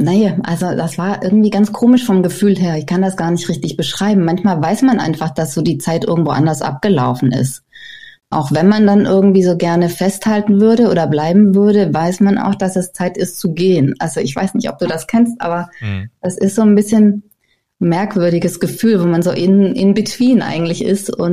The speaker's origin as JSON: {"language": "German", "region": "Southern Germany", "country": "Germany", "moved": "as an adult", "lives_now": "Aarhus, Denmark", "said": "weil ich komme aus Süddeutschland."}